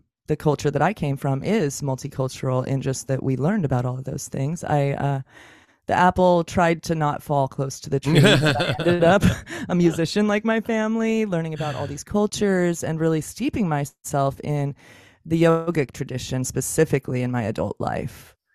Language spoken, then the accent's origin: English; Oregon, United States; So I hail from Oregon, and there's a retreat center called Brighton Bush Hot Springs here